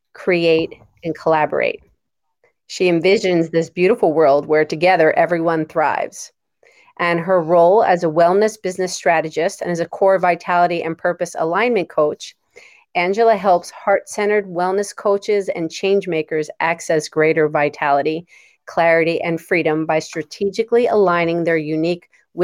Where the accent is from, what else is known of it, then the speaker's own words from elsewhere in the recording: Philadelphia, Pennsylvania, United States; all the way from the States, from, you know, we grew up in right outside of Philadelphia, Pennsylvania.